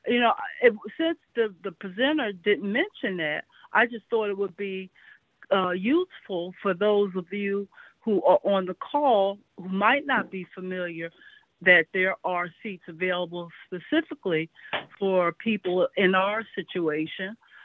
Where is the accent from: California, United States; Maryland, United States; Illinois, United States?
Maryland, United States; Bowie; I'm from Bowie, Maryland, and I have access to the train and bus services in Washington, D.C.